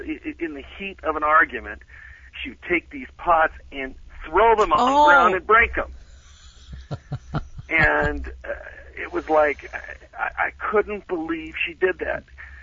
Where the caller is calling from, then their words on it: Westlake, California, United States; Westlake, California.